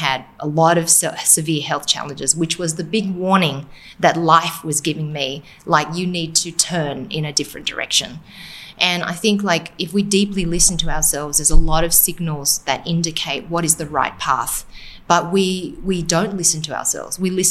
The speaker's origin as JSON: {"language": "English", "country": "Australia", "tie": "born or raised there", "said": "And so, you know, I grew up in Australia in extreme poverty."}